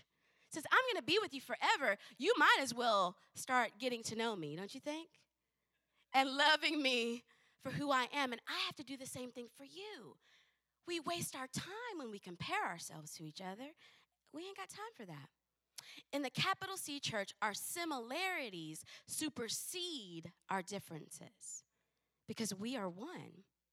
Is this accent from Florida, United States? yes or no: no; North Dakota, United States; born there; I'm 5'1, 100 pounds. I was born in North Dakota. I was baby of the year in 1980. For North Dakota.